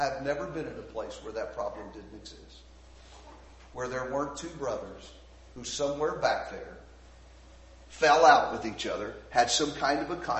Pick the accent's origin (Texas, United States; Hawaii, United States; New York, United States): Texas, United States; Houston; I grew up in Houston, Texas traffic. I had to learn about being patient.